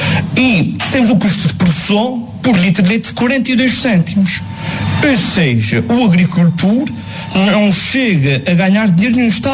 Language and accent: Portuguese; Portugal; Nós somos portugueses de primeira, temos de ser tratados como portugueses de primeira.